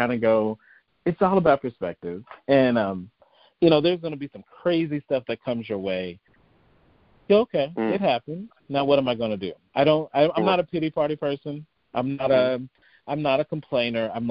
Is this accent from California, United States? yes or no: no; Alabama, United States; I loved growing up in Alabama. My parents were great.